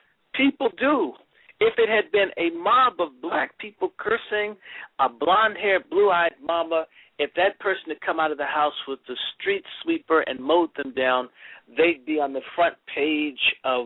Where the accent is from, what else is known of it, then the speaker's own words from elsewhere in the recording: the South, United States; I'm a Southerner